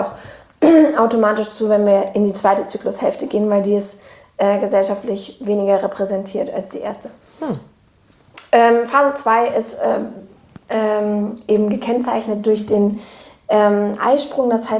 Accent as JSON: {"language": "German", "town": "Cologne", "region": "North Rhine-Westphalia", "country": "Germany", "said": "ich bin Kölnerin auf jeden Fall, weil ich halt in Ehrenfeld geboren bin."}